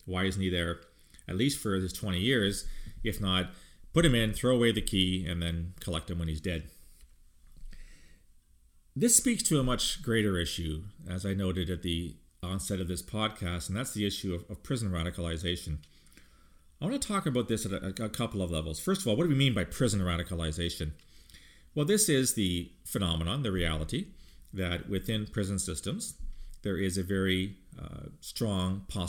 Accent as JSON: {"language": "English", "country": "Canada", "said": "this is becoming quite the brouhaha south of the border, speaking as a Canadian."}